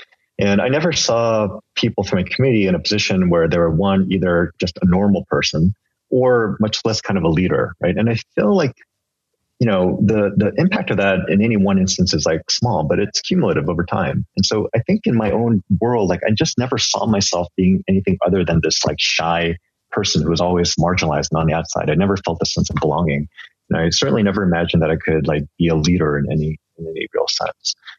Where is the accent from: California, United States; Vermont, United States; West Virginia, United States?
California, United States; San Francisco; Like, I'm from San Francisco. Like, no, where are you really from? I'm really from San Francisco.